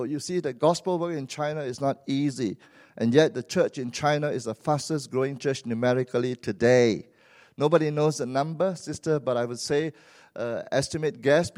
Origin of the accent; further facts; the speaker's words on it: Malaysia; Wherever I go, because I'm Malaysian, you see.